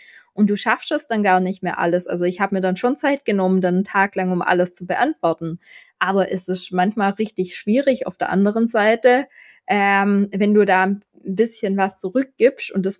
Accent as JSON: {"language": "German", "region": "Baden-Württemberg", "country": "Germany", "accent": "Swabian", "said": "ich bin Schwäbin, ich rede Schwäbisch"}